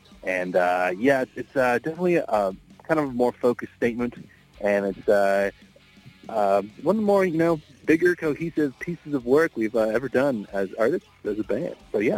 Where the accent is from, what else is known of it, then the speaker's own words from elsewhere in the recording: Niagara, Ontario, Canada; We're from Niagara, Ontario, Southern Ontario.